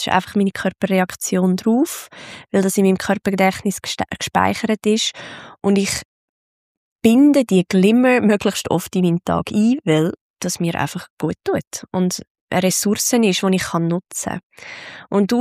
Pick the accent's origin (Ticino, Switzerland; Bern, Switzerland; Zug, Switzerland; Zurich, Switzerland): Zug, Switzerland; Er erinnert mich an den Zug, an meine Heimat, an meinen Wohlfühlort, an meine vielen Momente am See